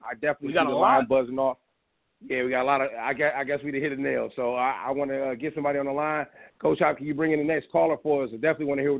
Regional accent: Michigan, United States; as an African-American man, born and raised in Michigan, so we know how it is here with this 6% and 11% tax hike

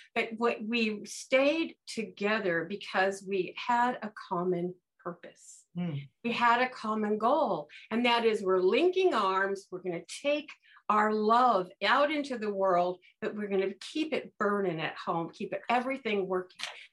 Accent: Reseda, California, United States; San Fernando Valley. I was raised in Reseda.

